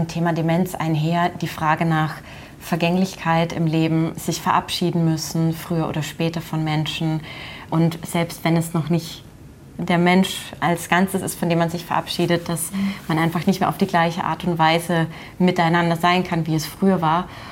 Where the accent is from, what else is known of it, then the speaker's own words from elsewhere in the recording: Bavaria, Germany; Ich bin in Niederbayern aufgewachsen